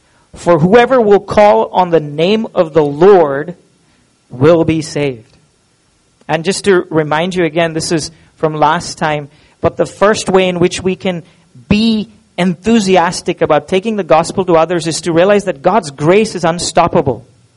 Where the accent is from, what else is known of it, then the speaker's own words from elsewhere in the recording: Pune, Maharashtra, India; now in Goa, India; I came from Pune, okay? You'll have to forgive me, with concrete jungles.